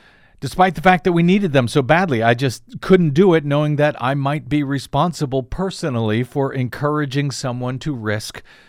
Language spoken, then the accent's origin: English; Missouri, United States; my home state of Missouri's second largest county saw a coronavirus outbreak